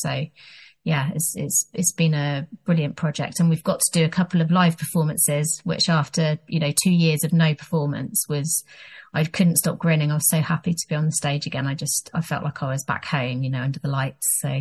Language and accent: English; South West England, United Kingdom; also born or lived in Mexico; So I grew up in Devon, which is in the south, and that's where I am now as well. I always seem to sort of ping pong back here because it's beautiful and it feels like home, and part of me is always here. But then I spent so long living in Mexico